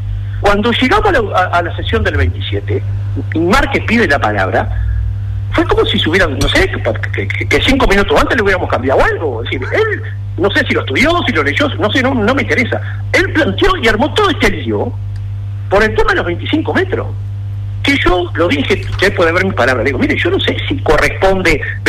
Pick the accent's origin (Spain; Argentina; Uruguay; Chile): Uruguay; Tararira, Colonia; mañana se va a hacer el de mi pueblo, Tararira.